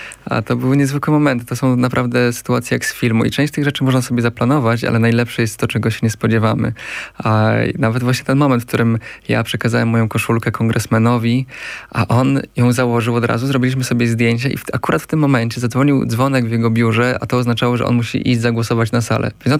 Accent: Silesian Voivodeship, Poland; Ja pochodzę z małego miasteczka na Śląsku

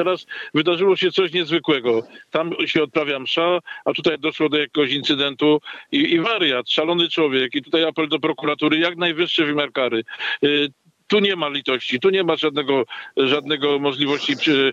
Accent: Myślenice, Lesser Poland, Poland; Mnie jako myślenicianinowi rodowitemu jest szczególnie przykro.

